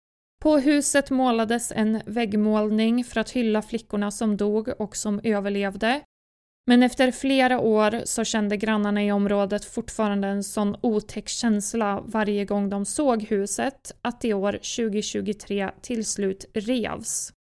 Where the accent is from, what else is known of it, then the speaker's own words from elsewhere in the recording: Liège, Wallonia, Belgium; Jag är faktiskt från Liège